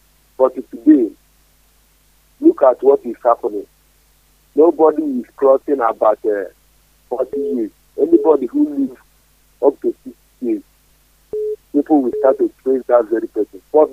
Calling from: Obosi, Anambra, Nigeria; I'm a regular caller. I'm calling from Obosi, Anambra.

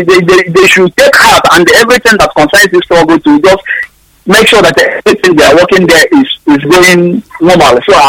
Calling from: Dakar, Senegal; I'm calling from Dakar, Senegal.

